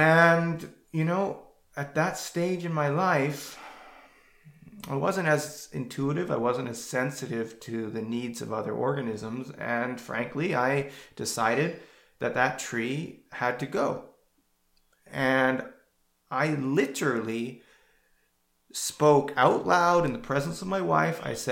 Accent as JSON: {"language": "English", "country": "Canada", "moved": "as an adult", "lives_now": "Italy", "said": "I'm a Canadian who currently lives in Italy with a family, beautiful wife, two young children, and I came to Italy about 10 years ago for love."}